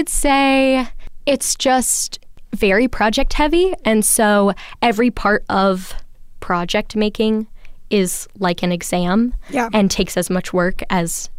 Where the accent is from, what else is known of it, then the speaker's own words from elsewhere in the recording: Fairfield, Ohio, United States; I'm from Fairfield, Ohio.